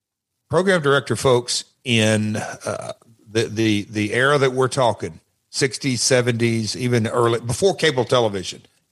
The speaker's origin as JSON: {"language": "English", "town": "Nashville", "region": "Tennessee", "country": "United States", "tie": "born or raised there", "said": "Also, I grew up in Nashville, obviously, Nick Gulas's show"}